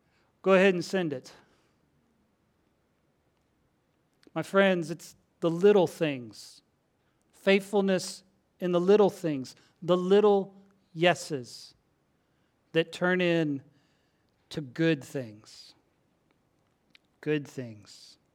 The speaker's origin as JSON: {"language": "English", "region": "Midwest", "country": "United States", "said": "And I'm from the Midwest, where the leaves turn a million different colors and they fall."}